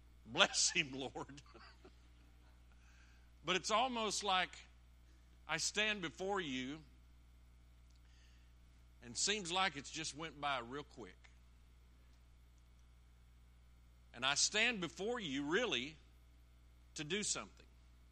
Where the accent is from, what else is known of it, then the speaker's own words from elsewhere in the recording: McAlester, Oklahoma, United States; born there; The nation was blessed in 1956 when I was born in McAllister, Oklahoma.